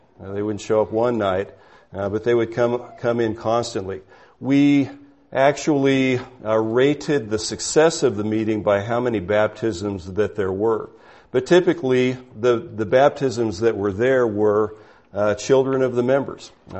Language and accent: English; California, United States; When I was growing up in California, San Diego County, there are a lot of Churches of Christ down there.